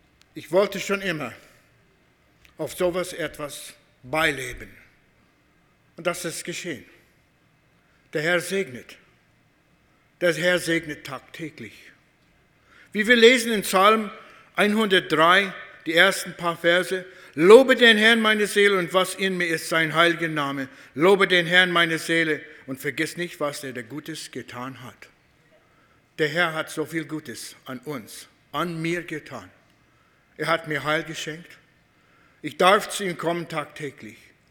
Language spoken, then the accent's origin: German; Canada; German is a second language; Wir kommen aus Kanada. Wir haben Bilder gesehen, aber nie hier gewesen.